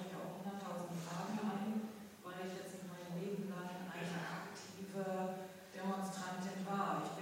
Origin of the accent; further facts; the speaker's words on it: Düsseldorf, North Rhine-Westphalia, Germany; ich komme auch aus Düsseldorf